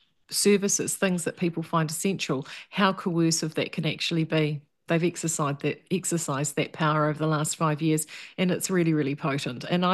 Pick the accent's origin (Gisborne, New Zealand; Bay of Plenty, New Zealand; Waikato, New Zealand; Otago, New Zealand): Gisborne, New Zealand; I'm from Gisborne, and there's been floods through the plains of Gisborne for time immemorial.